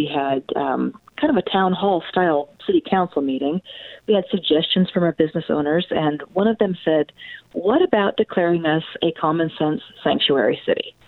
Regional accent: Oregon, United States; I was born and raised in Oregon. I'm actually a seventh generation Oregonian. I'm currently mayor of Baker City

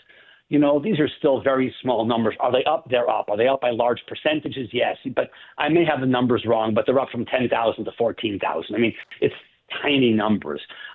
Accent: Montreal, Quebec, Canada; now in United States; I have family in Canada. I was raised in Montreal.

